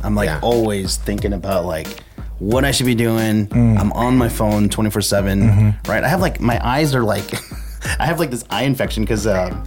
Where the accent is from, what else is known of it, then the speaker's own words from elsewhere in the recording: Philippines; Like, I'm Filipino, but I didn't think I was going to be like an ambassador.